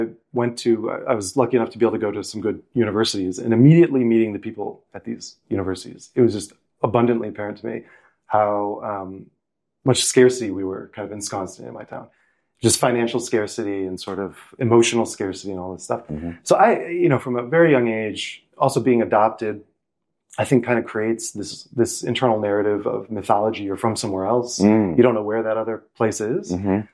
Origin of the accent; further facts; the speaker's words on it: United States; moved away as an adult; now in Japan; the easiest way to start is just like I came when I was 19 to Japan. I was I grew up in the States